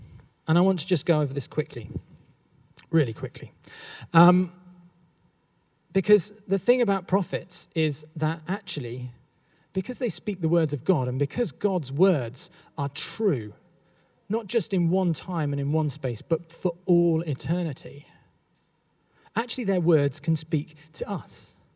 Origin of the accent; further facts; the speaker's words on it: England, United Kingdom; I can say this because I grew up in the Midlands